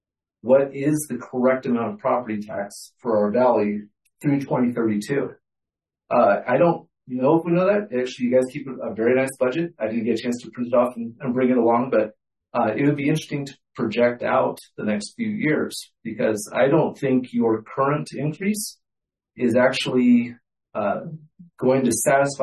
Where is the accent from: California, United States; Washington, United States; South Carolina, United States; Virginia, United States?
California, United States; I came from California. Taxes, like, somehow you spell tax with California.